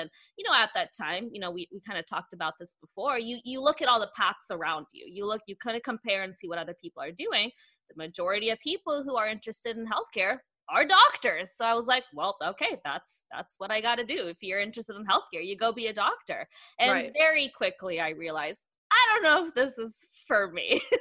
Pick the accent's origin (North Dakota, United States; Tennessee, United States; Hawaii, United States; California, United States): Tennessee, United States; Knoxville; I grew up in Knoxville, Tennessee, over on the East Coast in the Appalachian Mountains of Tennessee.